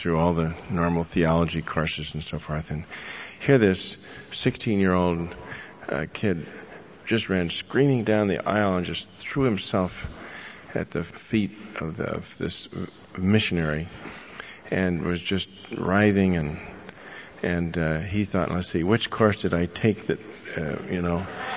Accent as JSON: {"language": "English", "region": "California", "country": "United States", "said": "I don't know, I come from California, maybe in other parts of the country, why this is an upsetting subject."}